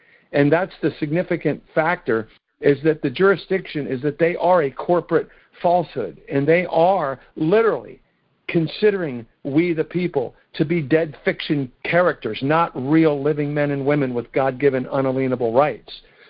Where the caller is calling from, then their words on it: Miami, Florida, United States; I'm calling from Miami, Florida.